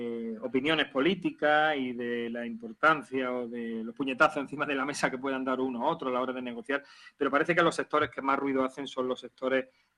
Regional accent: Andalusia, Spain; como andaluz que soy

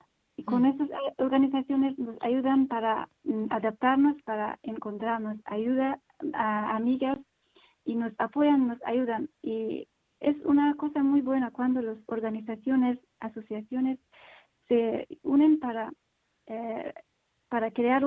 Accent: Afghanistan; Spanish is a second language; moved away; Yo, cuando salí de Afganistán, ya tengo responsabilidad de las chicas que se quedan en Afganistán y viven en esa situación.

